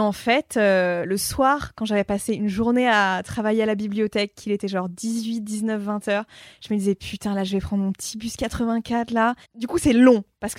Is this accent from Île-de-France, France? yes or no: yes; Paris, Île-de-France, France; born there; Alors, je suis née à Paris. J'ai pris le métro pour la première fois à 17 ans.